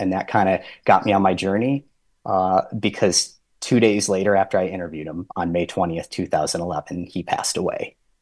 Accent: Michigan, United States; So, I originally from Michigan, have kind of lived all over the place.

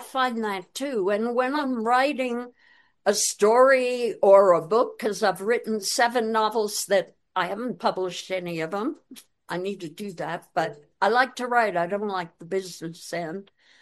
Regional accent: East Coast, United States; Yeah, well, it's a real adjustment for me because I grew up on the East Coast

